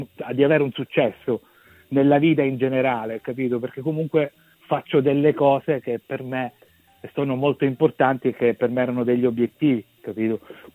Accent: Messina, Sicily, Italy; born there; l'abbiamo fatta a Messina, la mia città natale

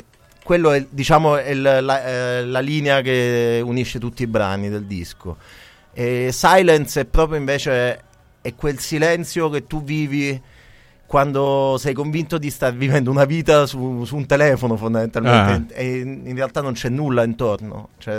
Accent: Naples, Campania, Italy; Pensa che io sono napoletano.

